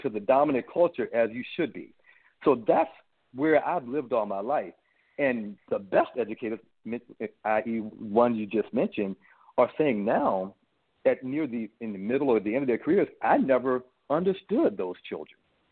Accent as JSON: {"language": "English", "region": "Virginia", "country": "United States", "tie": "born or raised there", "said": "As an African-American man with a lived experience that, you know, growing up in Central Virginia in a very rural community"}